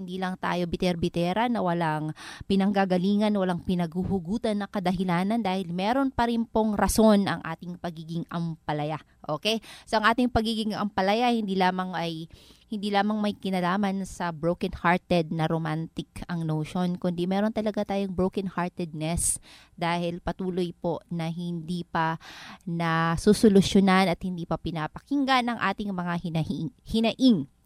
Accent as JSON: {"language": "Tagalog", "region": "Eastern Visayas", "country": "Philippines", "tie": "born or raised there", "said": "growing up in Northern Samar, we only had one radio station, DYSM"}